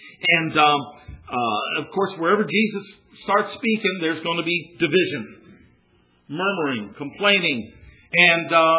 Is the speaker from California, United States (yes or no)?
no; Maryland, United States; I'm not just some barefoot preacher out of the hills of West Virginia. I do wear shoes. And I came from Maryland.